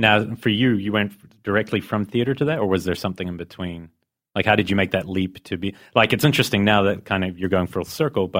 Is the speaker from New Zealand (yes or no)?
yes; New Zealand; I mean, I grew up in New Zealand. I saw that film.